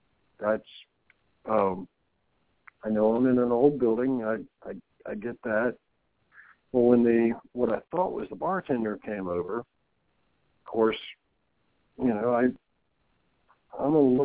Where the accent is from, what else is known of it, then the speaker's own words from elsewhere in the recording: the South, United States; You know, even though I'm from the South, you know, it's not like I walk around with neon on. But when I speak, I think it kind of shows.